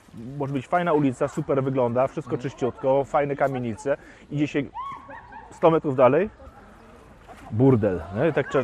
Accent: Hamburg, Germany; tak się wychowałem też w Hamburgu

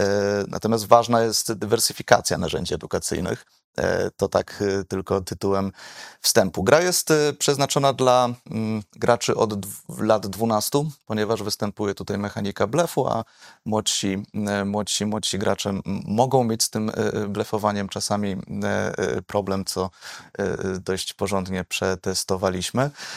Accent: Wrocław, Lower Silesian Voivodeship, Poland; jako rodowity wrocławianin temat opozycji antykomunistycznej lat 80. jest mi bardzo bliski.

